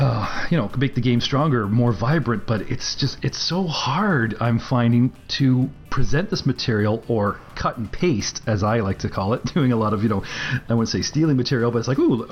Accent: Kawartha Lakes, Ontario, Canada; I'm a Canadian myself and up in the Kawartha Lakes.

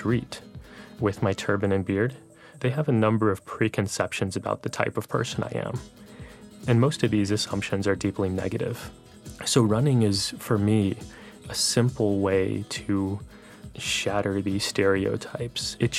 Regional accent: New York, United States; now in Boston, United States; I'm 31 years old, and I'm from New York, New York.

